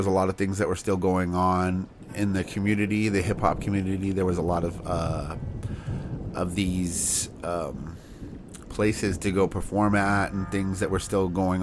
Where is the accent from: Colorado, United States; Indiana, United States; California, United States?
California, United States; Norwalk; I had my buddy that I grew up with in Norwalk before we had moved